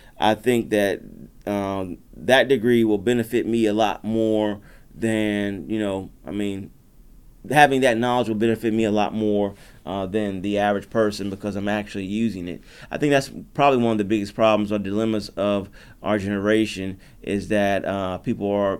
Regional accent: North Carolina, United States; You know, growing up in North Carolina, and I've moved around a ton, you know, up and down the East Coast and even some in the Gulf Coast.

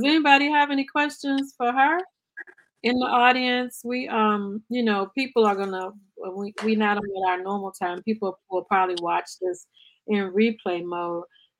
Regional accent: Richmond, Virginia, United States; I'm from Richmond, Virginia, and in that area, of course, we dance the records

